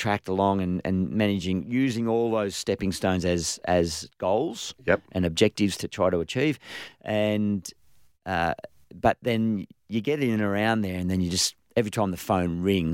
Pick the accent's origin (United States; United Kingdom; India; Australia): Australia; New South Wales; I grew up regionally in New South Wales, so being a little bit smaller and slower than, say, Sydney or Melbourne